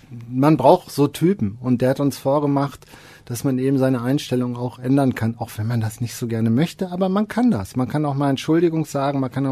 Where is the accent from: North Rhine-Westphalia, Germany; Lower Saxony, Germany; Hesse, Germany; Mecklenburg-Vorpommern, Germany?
North Rhine-Westphalia, Germany; Essen; Ich bin in Essen aufgewachsen.